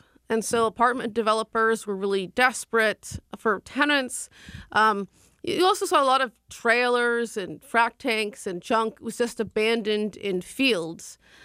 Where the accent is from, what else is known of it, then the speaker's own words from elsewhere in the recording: East Coast, United States; Well, you know, I grew up on the East Coast, and so I get where those journalists are coming from.